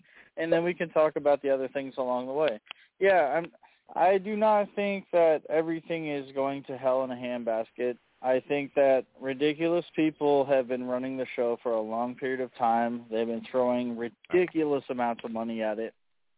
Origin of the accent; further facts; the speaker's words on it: Chicago, Illinois, United States; I'm from Chicago. I might be from a little bit more dangerous city than you.